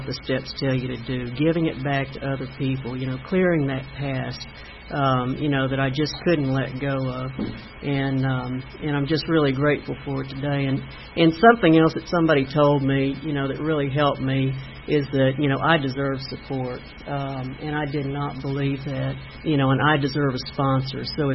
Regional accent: Texas, United States; And I'm also a Texan. Isn't that funny? A lot of drinking going on in Texas. And I'm glad to be here in Georgia, too.

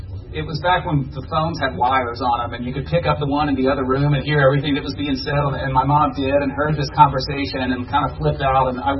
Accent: Georgia, United States; I grew up here in Georgia.

